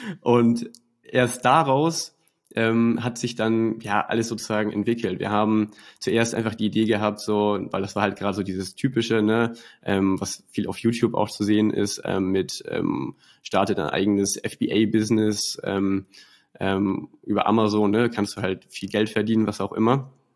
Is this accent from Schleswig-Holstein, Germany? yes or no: yes; Schleswig-Holstein, Germany; Ich komme aus Schleswig-Holstein.